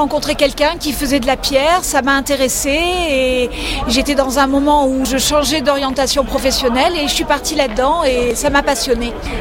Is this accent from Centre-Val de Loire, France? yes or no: no; Provence-Alpes-Côte d'Azur, France; je viens du pays du Verdon